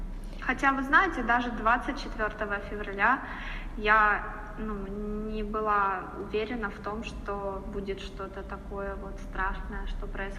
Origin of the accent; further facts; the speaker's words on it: Kharkiv, Kharkiv Oblast, Ukraine; moved away as an adult; now in Mariupol, Ukraine; Я из Харькова, да. Вот. Я вышла замуж, и мы приняли решение, что мы будем жить в Мариуполе.